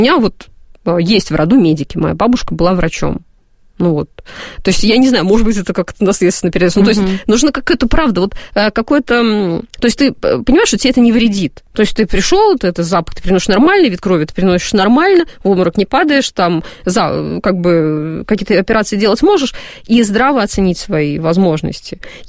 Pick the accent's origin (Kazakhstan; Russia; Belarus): Belarus; Minsk; и я вот родом из Минска, нас привезли в Ленинград.